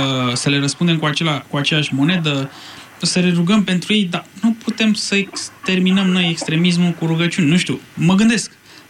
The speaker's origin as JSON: {"language": "Romanian", "country": "Romania", "said": "Suntem noi creștinii din România, poate, nu știu, într-un fel extremiști sau noi nu suntem, ci doar musulmanii sunt?"}